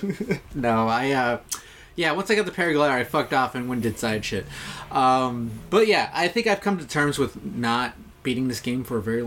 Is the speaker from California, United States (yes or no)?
yes; Corona, California, United States; literally was in my hometown, or Corona, and I was like